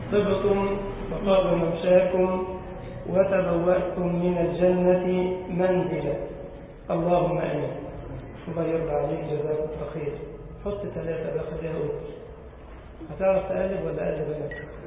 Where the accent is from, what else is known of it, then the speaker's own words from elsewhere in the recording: Egypt; اللهم جنب بلدنا مصر وأهلها الفتن ما ظهر منها وما بطن.